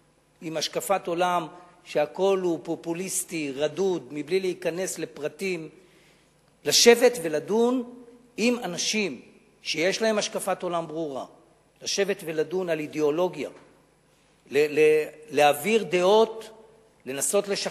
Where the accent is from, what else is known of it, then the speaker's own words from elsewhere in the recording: Tel Aviv, Tel Aviv District, Israel; אבל אני רוצה לדבר על הקיבוצניק הקלאסי, כפי שאני מכיר אותו כתל אביבי וכחרדי.